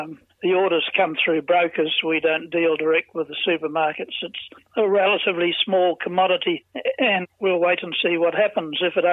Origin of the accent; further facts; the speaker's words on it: Pukekohe, Auckland, New Zealand; from Pukekohe. I've been in the vegetable industry for 60 years and our specialty at our farm is producing celery.